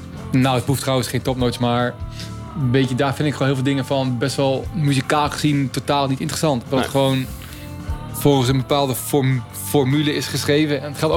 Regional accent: Hengelo, Overijssel, Netherlands; als jongetje uit Hengelo waar ik vandaan kwam

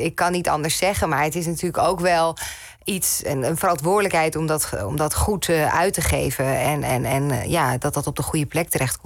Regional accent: Netherlands; En ik denk dat we daar als Nederlanders best een beetje trots op mogen zijn.

